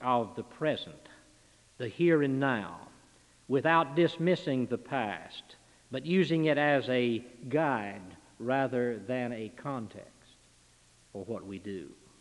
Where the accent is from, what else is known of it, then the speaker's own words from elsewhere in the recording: Louisville, Kentucky, United States; The Brickyard, just 100 miles about from my hometown of Louisville.